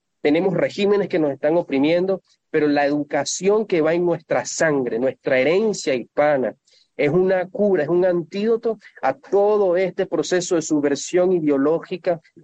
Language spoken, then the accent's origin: Spanish; Venezuela; yo tengo esperanza en Venezuela, en nuestro país. Yo tengo mucha esperanza.